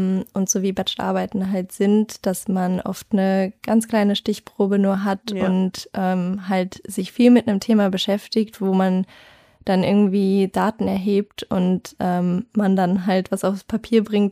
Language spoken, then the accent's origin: German; Luxembourg; seit einiger Zeit laufe ich tatsächlich nur noch als Luxemburgerin und sowieso international halt eh nur als Luxemburgerin